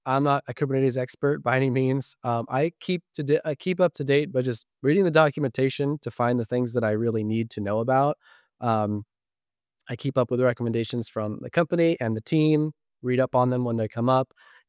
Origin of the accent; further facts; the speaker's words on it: New Hampshire, United States; Well, I am from New Hampshire originally, where I'm coming to you from now.